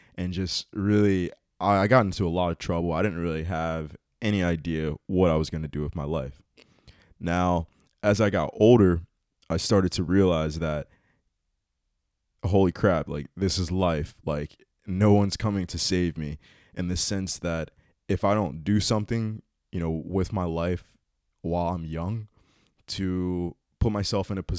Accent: United States; being black and growing up in America, that you're aware of, that, you know, we are put at a disadvantage when it comes to just life in general.

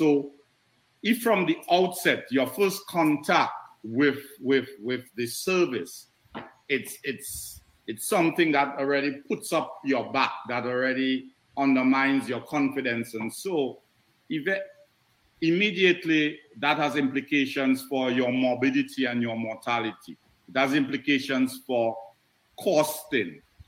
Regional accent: Marigot, Saint Andrew Parish, Dominica; And well, I'm from Marigot, and I couldn't help out in the Creole either.

